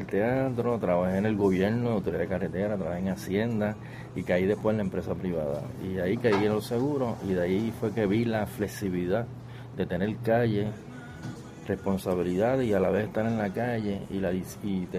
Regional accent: Mayagüez, Puerto Rico; Yo soy natural de la ciudad de Aguas Puras, Mayagüez.

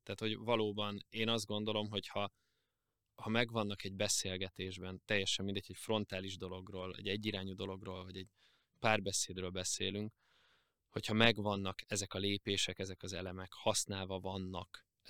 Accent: Budapest, Hungary; Mi Óbudáról költöztünk Békásmegyerre, Óbudán még angol nyelvű műsorok voltak, majd egy ponton 6 éves koromban német nyelvű műsorokkal találkoztam

